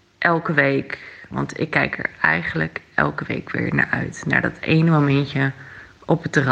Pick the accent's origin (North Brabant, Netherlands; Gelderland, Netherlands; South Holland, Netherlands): Gelderland, Netherlands; Nunspeet; ik kom uit Nunspeet.